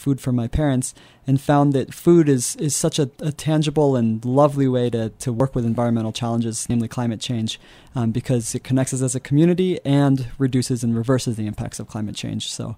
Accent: Colorado, United States; Yeah, so I grew up in the Roaring Fork Valley, and just having such a strong connection and love for our mountains, our community, and our space

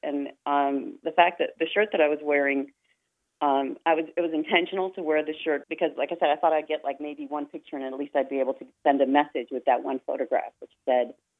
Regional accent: United States; One was, as an American, I do not like the way that hate speech is entering into the dialogue

